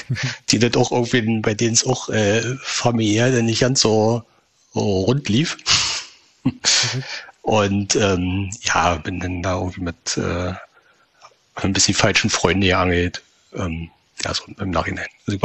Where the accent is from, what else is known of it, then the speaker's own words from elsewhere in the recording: Fürstenwalde, Brandenburg, Germany; also born or lived in Rüdersdorf; Und bin dann die nächsten 22,5 Jahre in Fürstenwalde aufgewachsen. Das liegt genau auf der Hälfte zwischen Berlin und Frankfurt, oder? Mhm. Auch in Brandenburg.